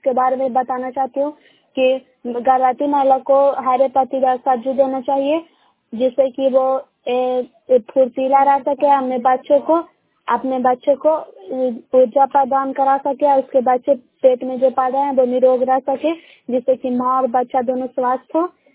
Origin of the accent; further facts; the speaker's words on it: Bairiganj, Bihar, India; ग्राम बैरीगंज post Makrata जिला नालंदा की निवासी हूँ।